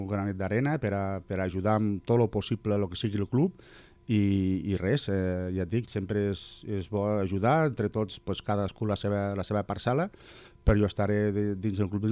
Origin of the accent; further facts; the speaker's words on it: Tàrrega, Catalonia, Spain; aquí a Tàrrega tenim dos campions del món, no?